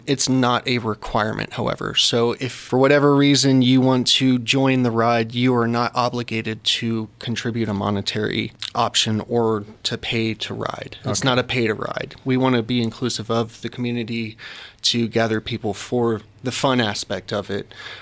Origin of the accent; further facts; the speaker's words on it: the South, United States; My wife and I moved out here from Huntsville, Alabama. So we're from the South.